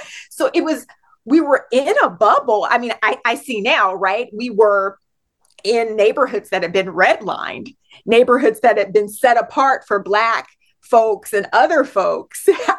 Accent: Los Angeles, California, United States; also born or lived in Fresno; I moved to LA when I was about 3 years old. I was born in Fresno, California, which is the central part of California, to two parents who got married at 17 and 18.

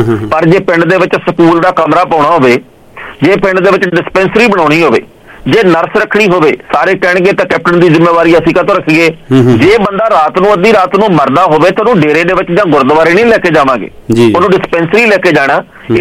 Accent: Punjab, India; ਅਸੀਂ ਸਾਰੇ ਪੰਜਾਬ ਦੇ ਜੰਮੇ ਜਾਏ ਆ, ਪੰਜਾਬ ਦੀ ਮਿੱਟੀ ਦੇ ਵਿੱਚ ਖੇਡੇ ਆ, ਵਧੀਆ ਫੁੱਲੇ ਆ

